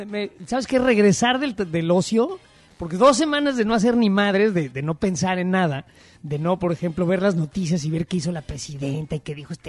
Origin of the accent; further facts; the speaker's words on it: Mexico; now in United States; Correcto, llevo veintitantos años viviendo en Estados Unidos, pero no, o sea, culturalmente soy mucho más mexicano que ninguna otra cosa.